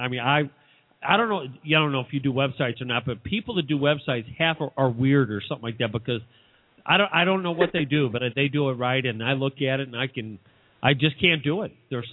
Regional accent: St. Louis, Missouri, United States; I came from St. Louis and farmland you have to drive a long ways to get to.

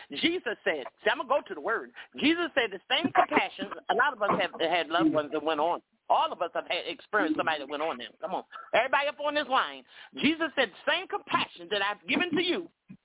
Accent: the South, United States; born there; I'm down here in the South. I am in the South. I was born here in the South.

